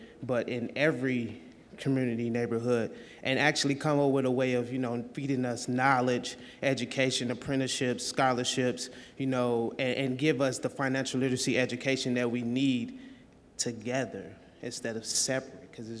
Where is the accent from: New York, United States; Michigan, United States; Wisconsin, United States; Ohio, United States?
Wisconsin, United States; Milwaukee; I'm from Milwaukee, Wisconsin.